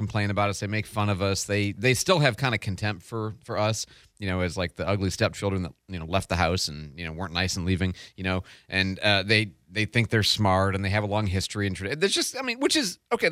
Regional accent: United States; they'd express it to me because I'm an American, right?

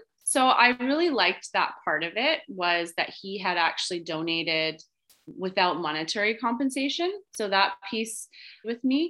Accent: British Columbia, Canada; I'm Canadian, there's not a lot of Canadian clinics. So that was definitely appealing to me. So he was out of Toronto. I'm just outside of Vancouver.

